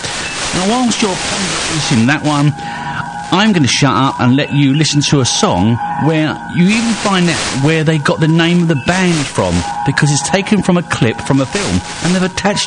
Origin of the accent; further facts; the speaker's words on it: United Kingdom; because I'm so British, we always talk about weather